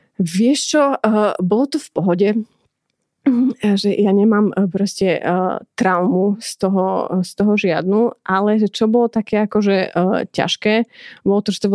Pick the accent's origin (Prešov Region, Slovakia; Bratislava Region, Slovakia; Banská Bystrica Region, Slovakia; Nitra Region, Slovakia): Banská Bystrica Region, Slovakia; Banská Bystrica; aj tým teda, že som z Bystrice, proste, že partizáni, alebo okay, proste odboj